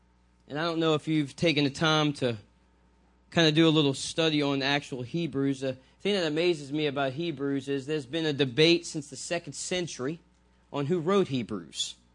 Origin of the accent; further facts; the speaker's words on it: New Orleans, Louisiana, United States; now in Picayune, Mississippi, United States; But I grew up in New Orleans. I'm from New Orleans, so the New Orleans area, actually Shelmet. I'm a Shelmatian.